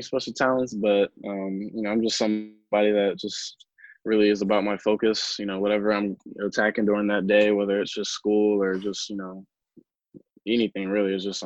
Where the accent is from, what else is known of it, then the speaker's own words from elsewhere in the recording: Florida, United States; I'm from Florida. I haven't really been able to branch out that far and see places like Texas.